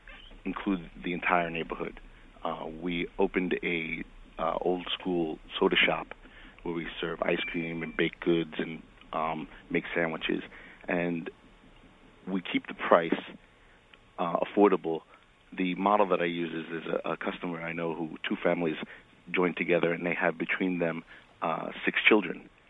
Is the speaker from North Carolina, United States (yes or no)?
no; New York, United States; Well, I was born and raised in Inwood, and I've been active for many decades.